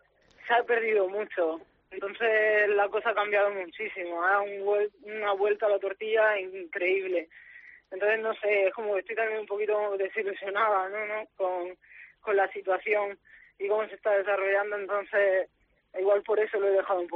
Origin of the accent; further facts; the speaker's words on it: Spain; Pero no me lo pienso y con los ojos cerrados me vuelvo a España. A mí me encantaría estar en mi tierra y cerca de mi familia.